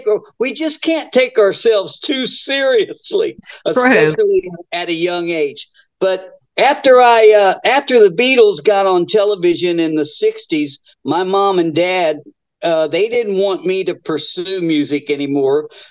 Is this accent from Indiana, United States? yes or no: yes; Evansville, Indiana, United States; born there; I was born in Evansville, Indiana, like I say, on the west side. I went to grade school at St. Agnes Church. I was raised Catholic.